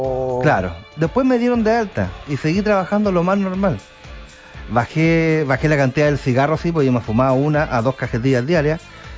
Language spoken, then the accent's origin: Spanish; Chile; Como buen chileno, bueno para la chicha.